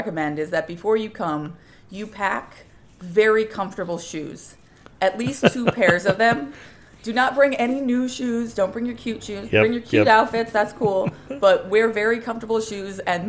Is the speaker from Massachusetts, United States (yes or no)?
no; Pennsylvania, United States; now in New York, United States; I've lived in New York since 2009. I grew up in Pennsylvania, about 100 miles away from here, and always really liked the city and enjoyed visiting my older siblings and moved here pretty much out of college.